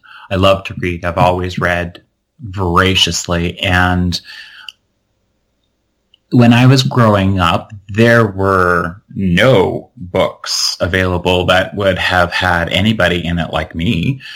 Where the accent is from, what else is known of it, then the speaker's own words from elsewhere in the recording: Winnipeg, Manitoba, Canada; Well, I grew up in Winnipeg, Manitoba, and it's a very old city.